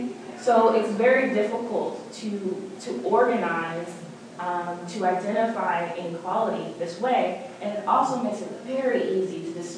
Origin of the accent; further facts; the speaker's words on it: the South, United States; I get there, and I'm a Southerner, I was like, oh, I know black-eyed peas and ham hocks when I see it, right?